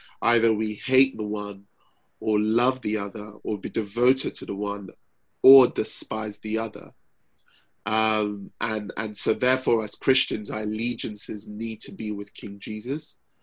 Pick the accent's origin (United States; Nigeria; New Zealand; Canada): Nigeria; Like, for example, I'm Nigerian, I'm British Nigerian